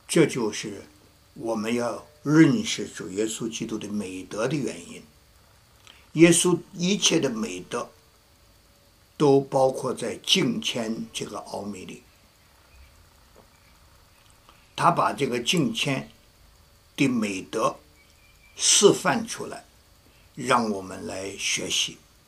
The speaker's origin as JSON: {"language": "Chinese", "country": "China", "said": "羔羊在我们中国人说施赞羔羊"}